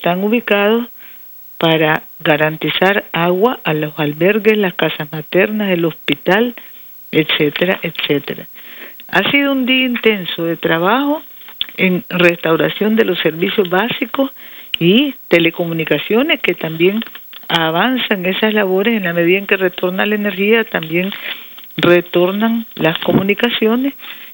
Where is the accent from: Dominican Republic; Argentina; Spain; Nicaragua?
Nicaragua; porque es lo que somos, familia nicaragüense que vive con valores cristiano y solidario